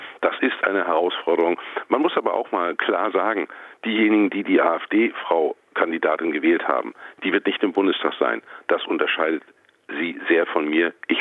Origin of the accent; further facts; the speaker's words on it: Mecklenburg-Vorpommern, Germany; Ich kenne das auch bei mir aus meiner Heimat in Mecklenburg-Vorpommern